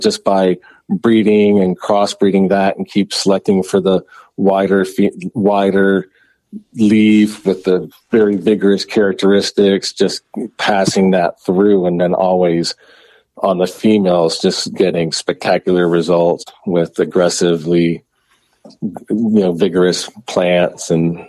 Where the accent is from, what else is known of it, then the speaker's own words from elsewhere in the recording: Covelo, California, United States; And I'm from Covelo